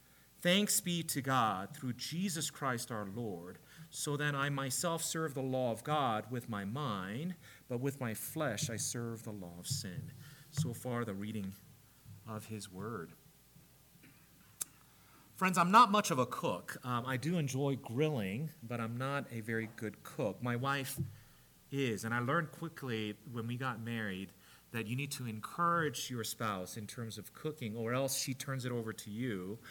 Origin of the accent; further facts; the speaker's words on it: South Korea; when I was growing up in Korea